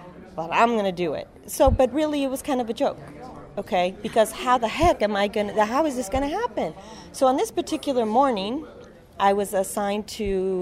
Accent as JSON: {"language": "English", "town": "Arlington", "region": "Virginia", "country": "United States", "said": "I'm from Arlington, Virginia, and we met in D.C., both as volunteers."}